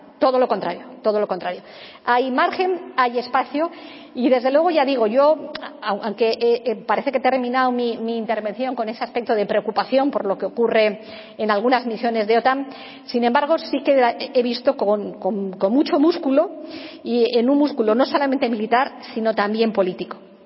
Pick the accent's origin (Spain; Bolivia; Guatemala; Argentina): Spain; Yo como española sentí una cierta vergüenza